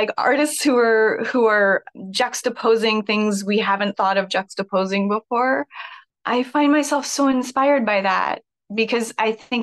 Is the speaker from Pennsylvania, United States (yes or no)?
no; Oregon, United States; One of the reasons how I came to Shakespeare early, I grew up in Oregon, and my parents took me and my brothers to see a show at the Oregon Shakespeare Festival in Ashland when I was like 9 or 10.